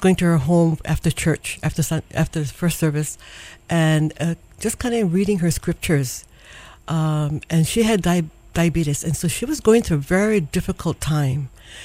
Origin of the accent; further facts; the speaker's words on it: Kalihi, Hawaii, United States; I grew up in Kalihi Valley. I've lived there all my life, actually, until I got married and then moved away to several different places, ended up in Hawaii Kai.